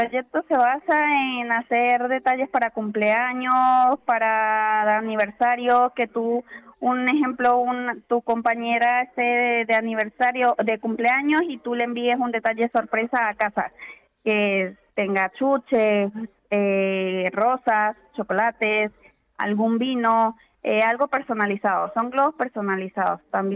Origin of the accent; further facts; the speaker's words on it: Venezuela; yo soy de Venezuela y soy licenciada en enfermería en mi país